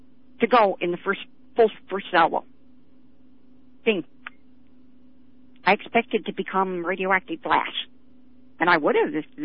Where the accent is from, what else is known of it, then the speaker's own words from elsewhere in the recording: Seattle, Washington, United States; Yeah, it's like, I grew up in Seattle.